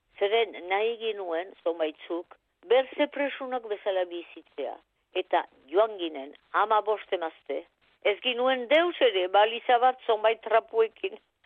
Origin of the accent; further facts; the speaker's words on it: Aldudes, Nouvelle-Aquitaine, France; Erraiten zuten alduden ene herri tipian bazirela 70 apez eta zerora mundu zabalean.